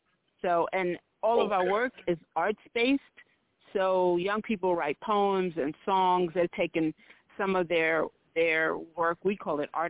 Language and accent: English; New York, United States; So I was a little girl growing up in Harlem, New York, during the, you know, early part of my life was the heroin epidemic and then the crack epidemic